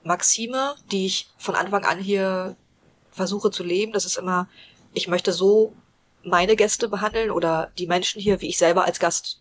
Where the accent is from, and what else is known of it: Rüdersdorf, Brandenburg, Germany; born or raised there; also born or lived in Berlin